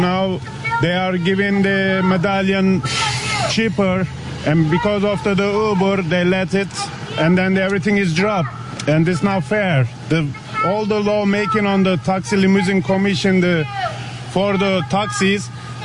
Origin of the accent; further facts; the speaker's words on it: Turkey; now in New York, United States; I'm from Turkey.